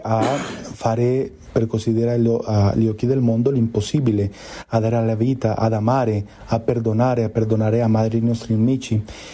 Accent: Colombia; io vengo dalla Colombia, lì abbiamo fiumi che da sponda a sponda sono un chilometro.

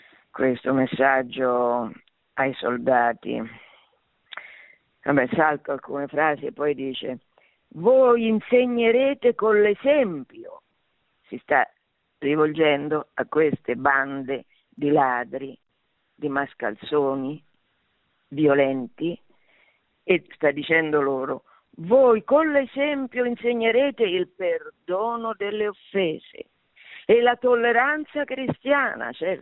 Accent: Marche, Italy; io sono marchigiana

